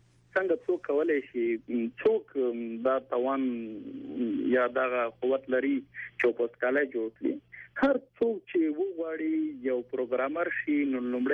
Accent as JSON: {"language": "Pashto", "region": "Paktia", "country": "Afghanistan", "lives_now": "Mazar-i-Sharif, Afghanistan", "said": "زه د پکتیا ولایت څخه یم"}